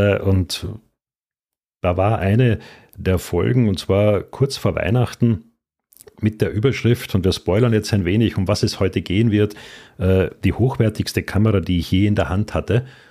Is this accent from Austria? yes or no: yes; Austria; Alpenglühen würde man bei uns in Österreich sagen.